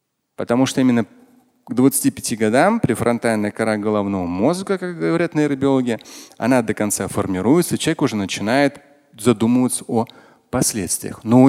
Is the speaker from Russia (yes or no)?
yes; Russia; я россиянин. Я не могу что-то против России делать, это мое родное государство.